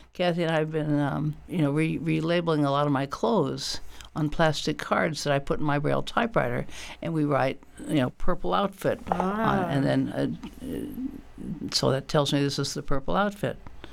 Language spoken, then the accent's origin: English; Quincy, Illinois, United States; Well, I grew up in Quincy, Illinois, graduated a long time ago. I'm going to a 60th high school reunion this weekend in Quincy.